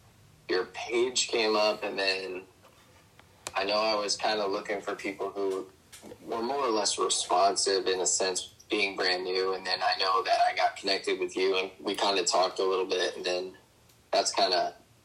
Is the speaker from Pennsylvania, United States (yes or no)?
yes; Bangor, Pennsylvania, United States; I was born and raised in Bangor, Pennsylvania. It's probably 2 hours east of Philadelphia.